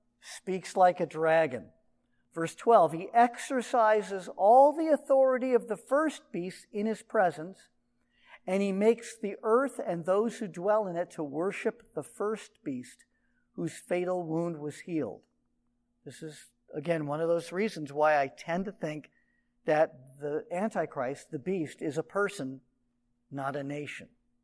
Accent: Los Angeles, California, United States; I grew up in Los Angeles.

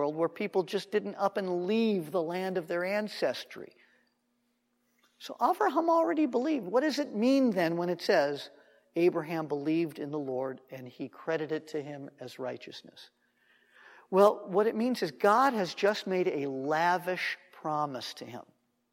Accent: Los Angeles, California, United States; I grew up in Los Angeles in the midst of the city with all the ambient light and the smog and the haze

